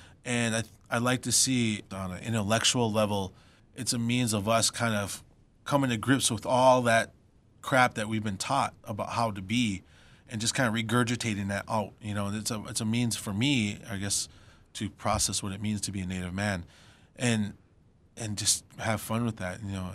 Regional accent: India; As Indian men who do not have those type of bodies.

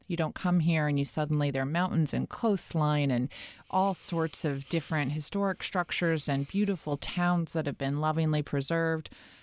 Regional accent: Wyoming, United States; also born or lived in Kansas; I grew up in Wyoming. And I think that that was more catalytic than I appreciated at the time, because when you come from Wyoming, you

